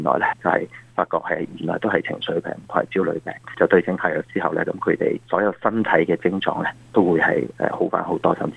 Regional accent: China

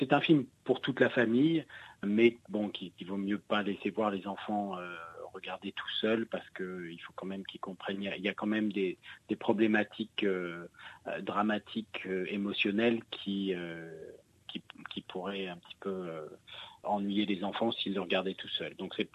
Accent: France; moved away; quand on est français expatrié

